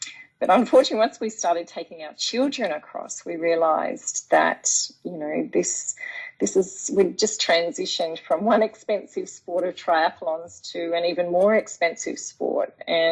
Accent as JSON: {"language": "English", "region": "Tasmania", "country": "Australia", "said": "I'm actually from Tasmania originally"}